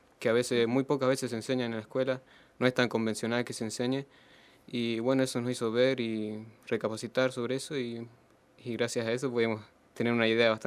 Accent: Santa Isabel, La Pampa, Argentina; allá en Santa Isabel, mi pueblo, lo este pampeano

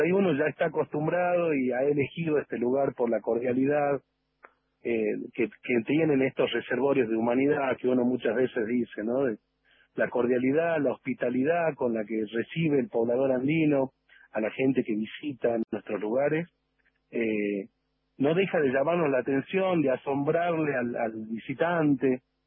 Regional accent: San Salvador de Jujuy, Jujuy, Argentina; yo soy de acá de San Salvador de Jujuy. Soy hijo de puneños, mi madre es de Llamichico

